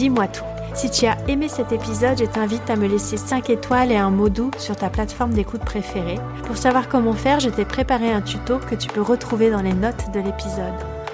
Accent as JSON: {"language": "French", "region": "Brittany", "country": "France", "said": "il fait encore frais chez nous en Bretagne"}